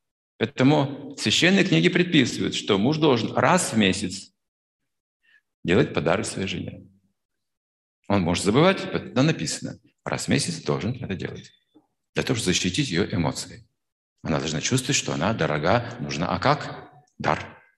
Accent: Russia; он индус, я из России, вообще разные культуры

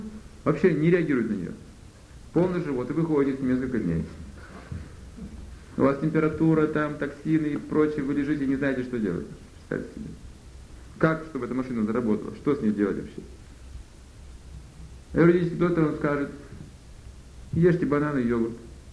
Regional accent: Russia; born there; За месяц я совершенно забыл, что я родился в России.

